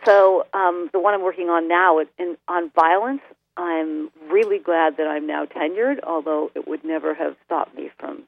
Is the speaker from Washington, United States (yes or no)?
yes; Washington, United States; Rural Washington State.